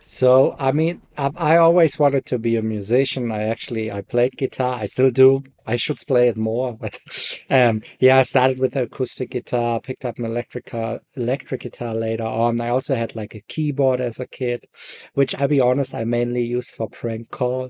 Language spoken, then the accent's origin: English; Germany; English is a second language; also born or lived in Ireland; as you can hear, I'm from Germany. Fortunately, I'm not there anymore. But back when I finished my master's in Ireland in music technology